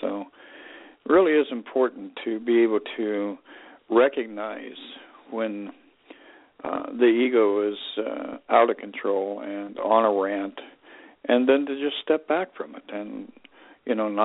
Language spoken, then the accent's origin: English; Colorado, United States; also born or lived in Los Angeles, California / Asia / Alaska; I'm originally from Los Angeles. I was born in Los Angeles and raised in Colorado. And I've lived, in Asia. I've lived in Alaska.